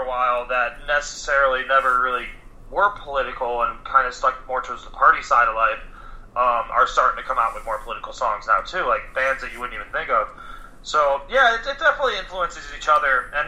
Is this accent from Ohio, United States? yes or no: yes; Cleveland, Ohio, United States; Rust Belt is kind of about my hometown. My first 21 years were in Cleveland, Ohio.